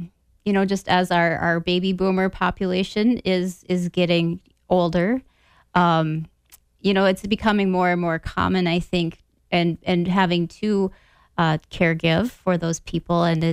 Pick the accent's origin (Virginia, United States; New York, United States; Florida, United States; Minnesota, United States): Minnesota, United States; Spicer; I've been in the Spicer 4th of July parade a number of times. That's my hometown.